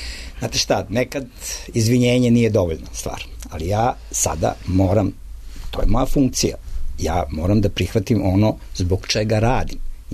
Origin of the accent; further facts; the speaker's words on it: Serbia; mi smo Srbi